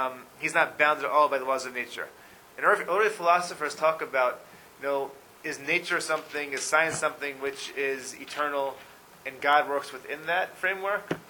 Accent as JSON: {"language": "English", "town": "Atlanta", "region": "Georgia", "country": "United States", "tie": "born or raised there", "said": "I grew up in Atlanta. And Atlanta gets like a half inch of snow, the entire city shuts down."}